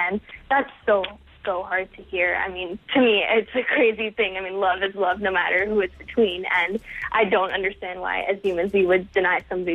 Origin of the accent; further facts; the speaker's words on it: Florida, United States; As you said earlier, I'm from South Florida.